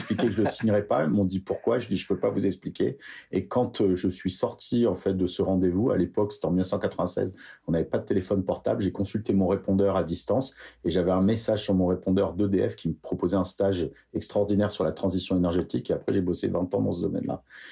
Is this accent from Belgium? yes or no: no; Nice, Provence-Alpes-Côte d'Azur, France; Moi, je suis niçois.